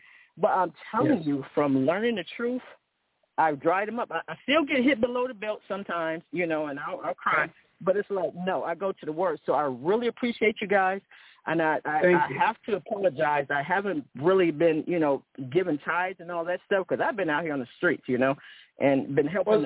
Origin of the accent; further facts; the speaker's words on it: Elyria, Ohio, United States; born there; And I'm looking to come to the Passover because I was born in Elyria, Ohio.